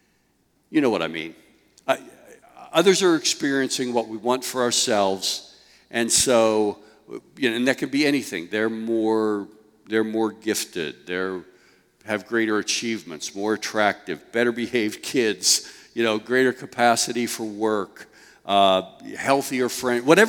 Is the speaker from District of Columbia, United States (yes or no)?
no; Pittsburgh, Pennsylvania, United States; And I was raised in Pittsburgh.